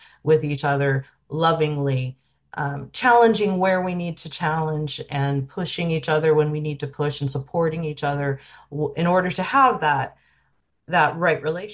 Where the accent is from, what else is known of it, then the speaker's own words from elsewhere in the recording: Richland, Washington, United States; Growing up in Richland, it was a very nurturing congregation.